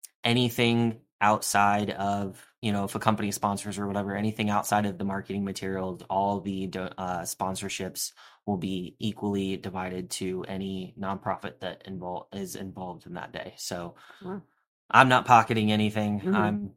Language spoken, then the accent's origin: English; New Port Richey, Florida, United States; also born or lived in Clearwater; now in Tampa, United States; Born and raised. I was born in Clearwater. My family slowly migrated up to about Newport Richey, went to high school there.